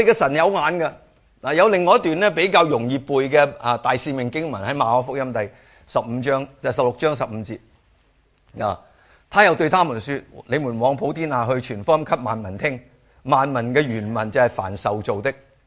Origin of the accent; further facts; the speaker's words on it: China; 这个是个问题，我们中国人都一样